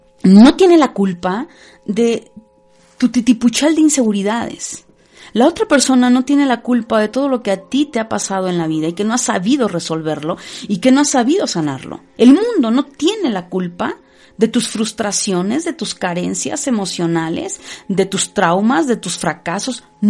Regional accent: Mexico; Como buena mexicana decimos ya me encabroné.

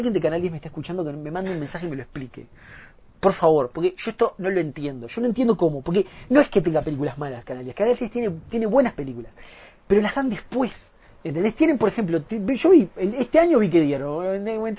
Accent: Uruguay; a mí, como uruguayo, a mí me...

